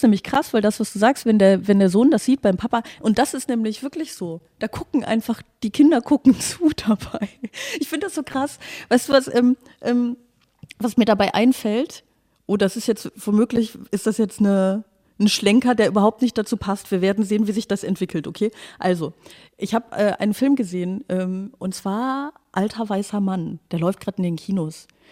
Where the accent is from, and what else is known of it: Aachen, North Rhine-Westphalia, Germany